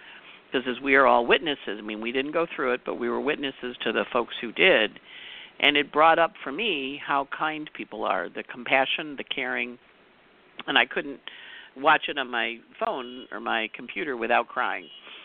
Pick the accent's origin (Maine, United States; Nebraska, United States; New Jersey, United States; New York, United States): New York, United States; And, you know, I'm from New York, but I don't say I'm from New York.